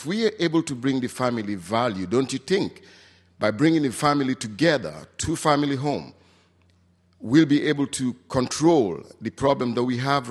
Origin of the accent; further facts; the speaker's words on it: Gambia; now in Douglasville, United States; I'm originally from the Gambia in West Africa, based now in Douglasville, Georgia.